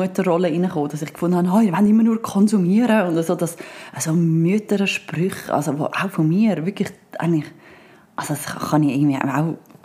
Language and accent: German; Switzerland; Und das ist doch eigentlich cool, dass mal der Standard nicht so ist wie bei uns in der Schweiz.